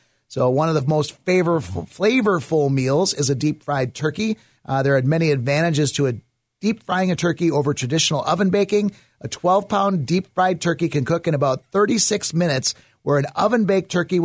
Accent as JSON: {"language": "English", "town": "Butler", "country": "United States", "tie": "born or raised there", "said": "our last sprinkler saves come from my former fire department in my hometown."}